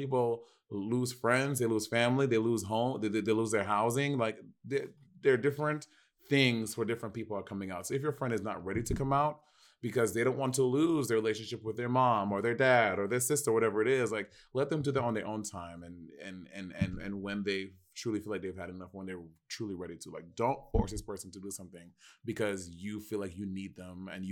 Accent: New York, United States; I mean, I am from New York, so I can't even gauge.

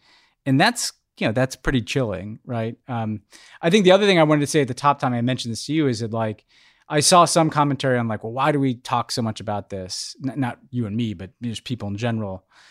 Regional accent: United States; is a way of obscuring the fact that we as American taxpayers are a part of this. And we, as people who worked in American foreign policy, were a part of this.

